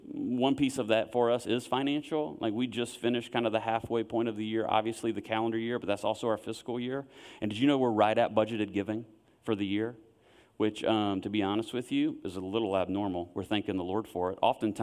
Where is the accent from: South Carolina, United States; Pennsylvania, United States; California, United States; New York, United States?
South Carolina, United States; Wellford; I'm from Welford, born and raised, so the fact that we now have a congregation in Lyman, Duncan, Welford is really nice.